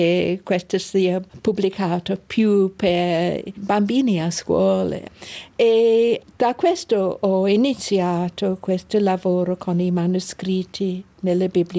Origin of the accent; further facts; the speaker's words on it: South East England, United Kingdom; Italian is a second language; also born or lived in London; Sono bambina durante la guerra con il bombardamento e sono cresciuta in Sussex nella campagna